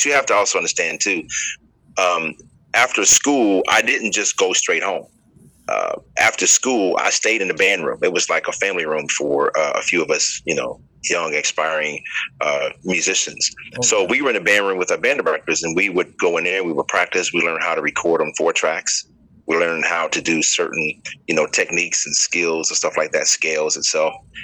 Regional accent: Dayton, Ohio, United States; Mr. Leroy Hall from my hometown, Dayton, Ohio, and Mr. James Oliver from Dayton as well.

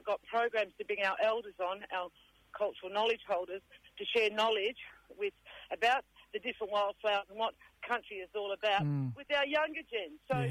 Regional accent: Western Australia, Australia; born there; I was born in Wajak Nungabuja, where the home was, and also where our bush block is. However, I would like to acknowledge my people. I am the Meningguran and Wadri, my elders, of this state in the great southern region.

